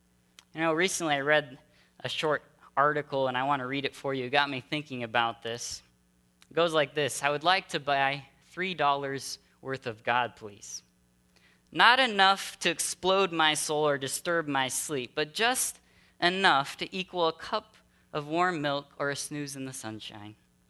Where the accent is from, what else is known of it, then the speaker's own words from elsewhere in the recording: Brazil; I know that growing up in Brazil, for me, it was soccer.